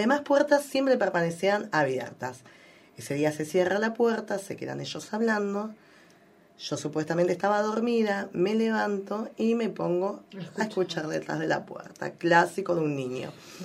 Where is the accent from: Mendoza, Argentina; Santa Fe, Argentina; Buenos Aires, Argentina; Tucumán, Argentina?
Buenos Aires, Argentina; yo toda la vida me crié en Buenos Aires, uh-huh. donde vivo actualmente, fue toda mi vida mi residencia.